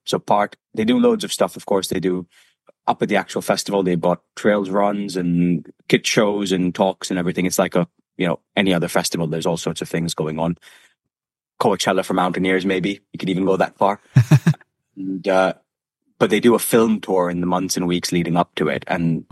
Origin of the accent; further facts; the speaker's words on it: Abu Dhabi, United Arab Emirates; And sort of growing up in Abu Dhabi, I don't think I ever thought it was accessible in the same way